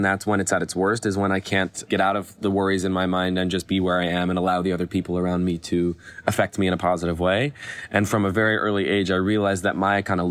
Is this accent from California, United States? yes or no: yes; Los Angeles, California, United States; So yeah, I grew up here in Los Angeles in Westwood with my parents and my four siblings.